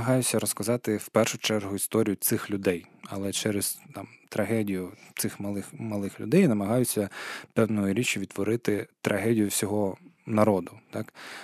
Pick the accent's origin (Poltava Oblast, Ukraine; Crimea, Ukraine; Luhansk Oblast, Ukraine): Crimea, Ukraine; як кримський татарин, як громадян України